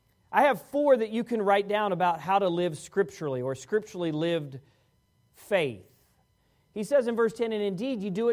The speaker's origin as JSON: {"language": "English", "region": "Washington, D.C. area", "country": "United States", "tie": "born or raised there", "said": "I grew up outside of Washington, D.C."}